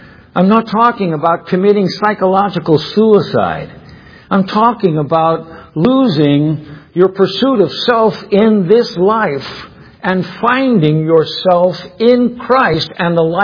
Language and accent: English; United States; It's painfully honest to have to tell you how disinclined I find myself as an American to these things that I'm teaching and preaching.